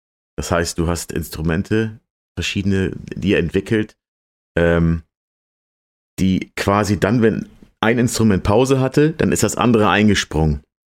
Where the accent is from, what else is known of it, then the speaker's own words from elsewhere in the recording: Stade, Lower Saxony, Germany; ich komme ja aus der Ecke Stade, Hamburg, 45 Jahre alt inzwischen.